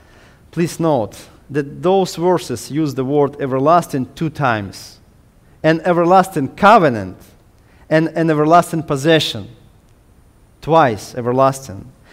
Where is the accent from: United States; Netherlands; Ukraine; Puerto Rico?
Ukraine; first language Ukrainian; English is a second language; my first language is Ukrainian, my second Russian, and only my third is English.